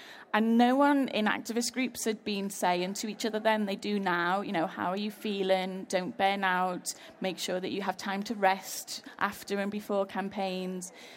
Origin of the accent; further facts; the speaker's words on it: Liverpool, North West England, United Kingdom; So I grew up in Everton, in Liverpool, with my dad as the local vicar and my mum as the local politician and squatting in social housing.